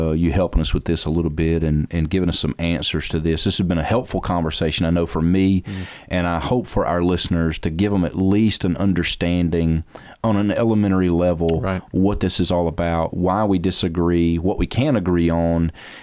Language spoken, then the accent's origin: English; United States; I realize that I'm an American.